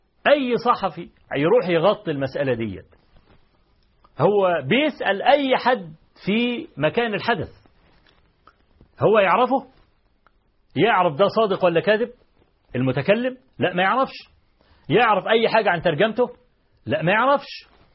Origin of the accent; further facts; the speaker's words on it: Egypt; احنا كمصريين عارفين ابو لمعة الاصلي